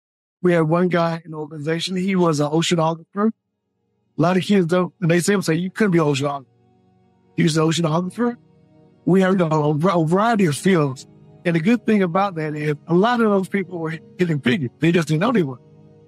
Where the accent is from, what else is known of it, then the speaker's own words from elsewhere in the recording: Washington, District of Columbia, United States; I was raised in Washington, D.C. I graduated from the D.C. public school system.